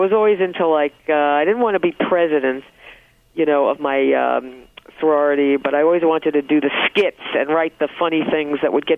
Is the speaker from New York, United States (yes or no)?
yes; Bronx, New York, United States; I was born in the Bronx, middle class upbringing, mm-hmm. public school education all the way.